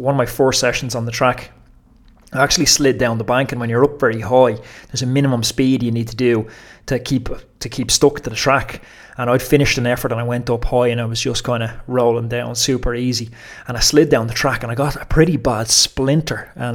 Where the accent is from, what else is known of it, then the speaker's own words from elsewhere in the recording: Ireland; you'll have to put up with me sitting on my ass on bank holiday Mondays on the Irish schedule. The joys of being Irish.